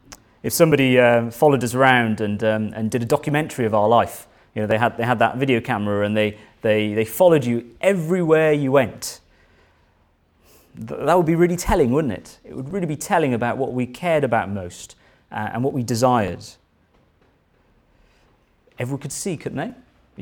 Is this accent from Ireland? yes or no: no; India; moved away; I grew up in India, but then I moved to this country, and the word hobby was used quite a lot.